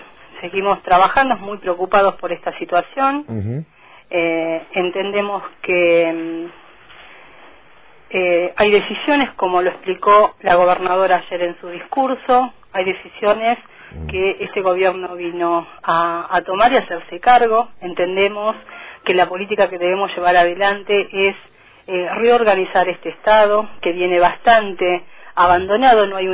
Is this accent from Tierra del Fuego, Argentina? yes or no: yes; Río Grande, Tierra del Fuego, Argentina; Soy de Río Grande, participé muchas veces de los paros